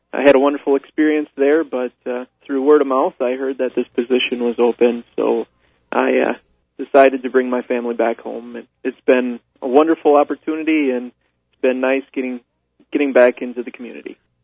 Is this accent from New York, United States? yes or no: no; Rib Lake, Wisconsin, United States; I'm not really new to the Rib Lake area. I grew up in Rib Lake. My dad was a funeral home director there in Rib Lake.